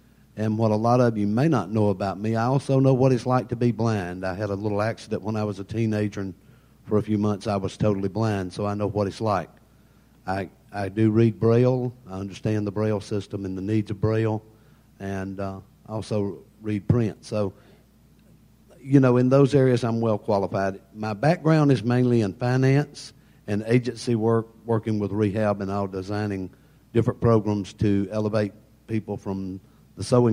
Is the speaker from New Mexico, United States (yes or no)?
no; Talladega, Alabama, United States; from Talladega, Alabama.